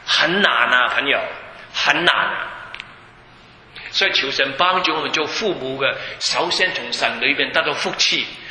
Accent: Guangdong, China; 你看我的口音就知道了，是广东人了，骗不到人了。

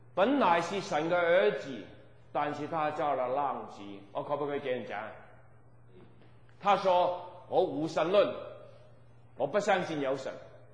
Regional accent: Hong Kong; moved away as an adult; now in Canada; 我从香港来，我以前一来到这个加拿大，我觉得这个文化这里不好那里不好

